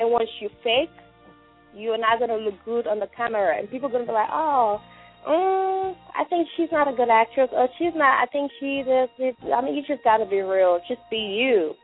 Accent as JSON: {"language": "English", "country": "Sierra Leone", "tie": "born or raised there", "said": "It's lovely in Africa, in my hometown, Sierra Leone."}